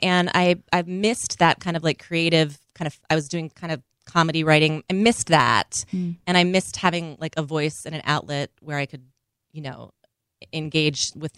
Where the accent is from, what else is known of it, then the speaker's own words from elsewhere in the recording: Minnesota, United States; because I grew up in Minnesota